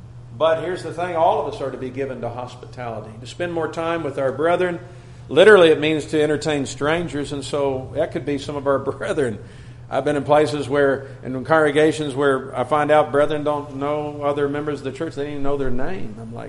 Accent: Bowling Green, Kentucky, United States; Some of my fondest memories of my childhood and growing up in Bowling Green, Kentucky, with my family, with, as I mentioned, my three sisters

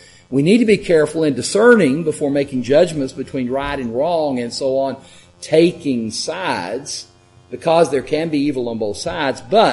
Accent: Fort Worth, Texas, United States; I am not an American. That's my second. Third, maybe a Texan. Fourth, maybe a Fort Worthian.

